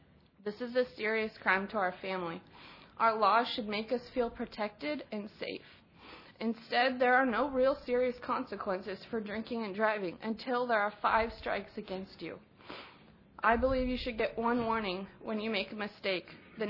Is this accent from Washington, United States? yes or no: yes; Yakima, Washington, United States; from Yakima, Washington.